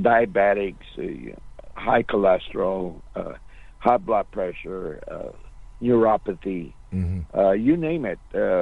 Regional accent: United States; first language Spanish; Yes, my first language in my family was Spanish. My parents were born here, and all my siblings were born here.

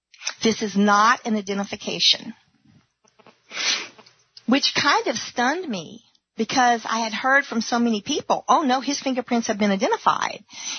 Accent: Louisiana, United States; I was from Louisiana, and so I went to her.

